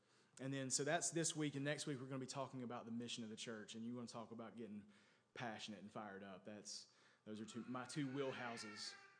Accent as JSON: {"language": "English", "town": "Wilkesboro", "region": "North Carolina", "country": "United States", "tie": "born or raised there", "said": "And I went to Appalachian State University, I'm from Wilkesboro, so it was only about 45 minutes from my hometown."}